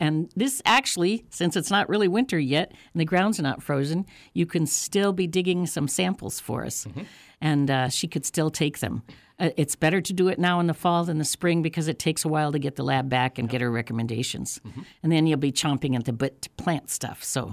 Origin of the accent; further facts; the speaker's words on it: Fairbanks, Alaska, United States; I was born and raised in Fairbanks in town, and then I moved out of town when I got married and had an 80-acre farm.